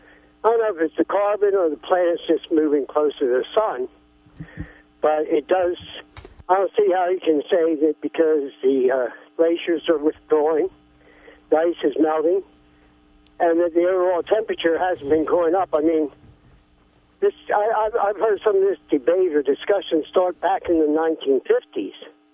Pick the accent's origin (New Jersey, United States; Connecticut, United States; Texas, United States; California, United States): California, United States; I'm from here, Southern Humboldt, I guess you'll say.